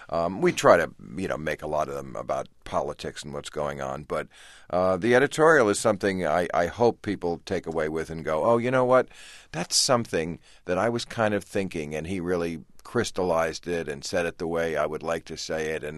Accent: Ireland; I'm Irish, you know.

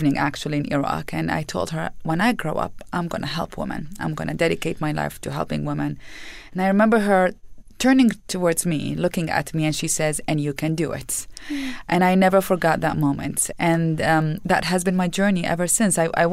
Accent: Iraq; Oh, well, like as any child and teenager, I went through a whole series of dreams from wanting to be a pilot to wanting to be an architect.

